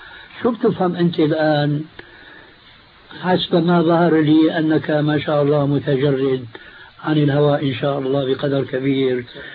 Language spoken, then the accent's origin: Arabic; Syria; كما يقولوا عندنا في الشام من فوق الأساطيح